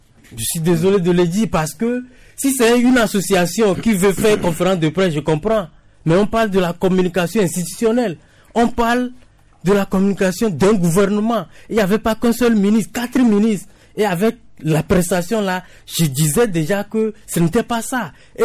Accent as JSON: {"language": "French", "country": "Togo", "said": "Parce que, en fait, pour moi, c'est pas que le gouvernement, mais je suis togolais."}